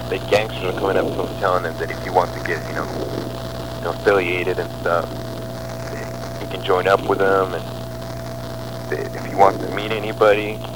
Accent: Mexico; since, you know, we're from Mexico

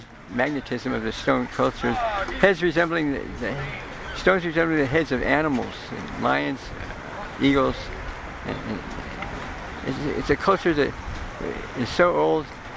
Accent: Watsonville, California, United States; No, I grew up in Watsonville.

